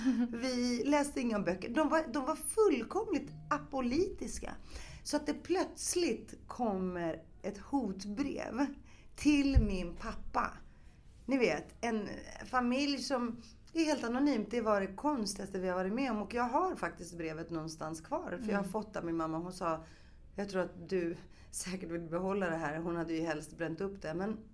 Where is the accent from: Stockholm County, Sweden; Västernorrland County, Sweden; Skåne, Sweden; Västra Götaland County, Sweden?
Stockholm County, Sweden; Rinkeby; jag kommer ju från Rinkeby, att sjunga ut som kvinna, det har sitt pris.